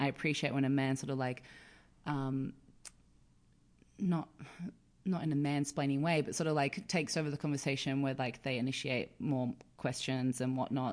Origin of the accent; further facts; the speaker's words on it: Australia; Like, I'm from Australia.